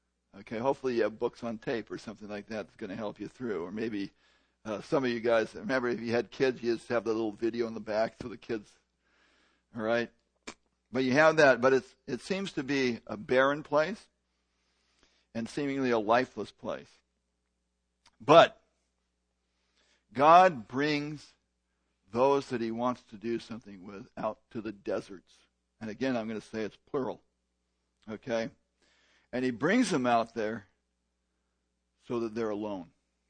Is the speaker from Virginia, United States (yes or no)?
no; California, United States; Now, I'm from California. We got some good ones. Okay, we got the Mojave.